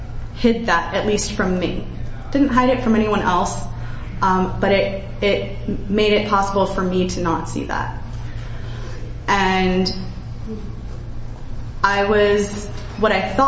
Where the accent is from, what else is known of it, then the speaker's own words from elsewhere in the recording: Los Angeles, California, United States; now in Phoenix, United States; I'm from Los Angeles. Oh, hey. I'm in Phoenix.